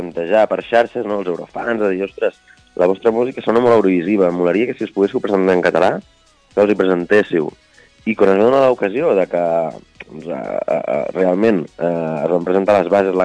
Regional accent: Barcelona, Catalonia, Spain; som tres amics de Barcelona, no?

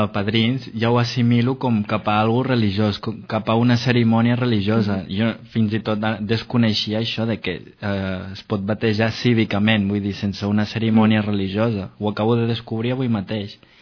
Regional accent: Colombia; jo sóc de Colòmbia

